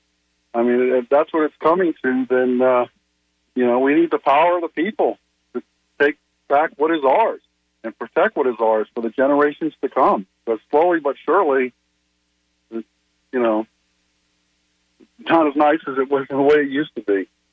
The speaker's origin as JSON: {"language": "English", "town": "Fort Lauderdale", "region": "Florida", "country": "United States", "tie": "born there", "said": "I was born in Fort Lauderdale, Florida in 1963, and I recently revisited Fort Lauderdale, Florida."}